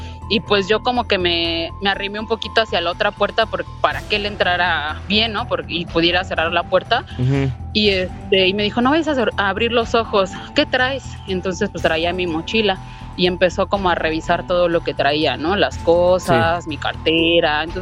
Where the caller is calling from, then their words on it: Mexico City, Mexico; De aquí, de la Ciudad de México.